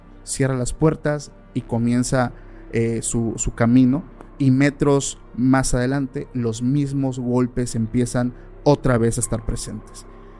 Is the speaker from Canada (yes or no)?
no; Oaxaca, Mexico; yo soy del estado de Oaxaca